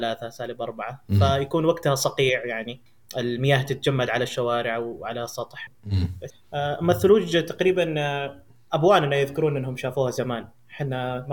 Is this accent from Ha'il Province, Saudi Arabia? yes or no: yes; Ha'il, Ha'il Province, Saudi Arabia; Arabic is a second language; also born or lived in India; من الهند, مواليد السعودية, ولدت في حائل, والحمد لله يعني تعلمت هنا كلغة, يعني تعلمت هنا وتربيت هنا ببيئة سعودية تعتبر.